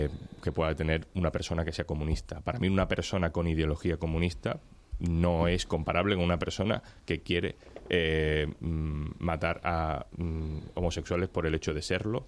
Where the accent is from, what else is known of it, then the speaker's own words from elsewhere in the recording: Seville, Andalusia, Spain; como soy de Sevilla, es lo que quiero pensar.